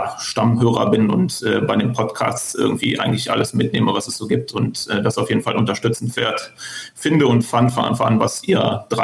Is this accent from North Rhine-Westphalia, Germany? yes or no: yes; Cologne, North Rhine-Westphalia, Germany; Ich komme aus Köln.